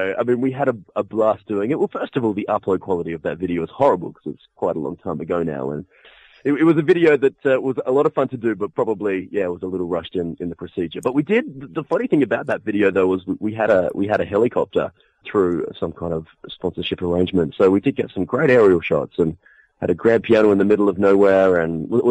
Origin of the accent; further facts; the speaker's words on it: Adelaide, South Australia, Australia; now in Sydney, Australia; It was when I was planning to relocate to Sydney anyway from my hometown of Adelaide